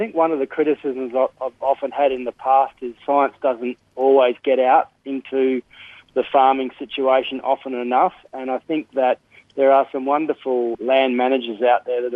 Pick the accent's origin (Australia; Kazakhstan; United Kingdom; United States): Australia; we've probably only just recently had the methodologies for us as Australian farmers.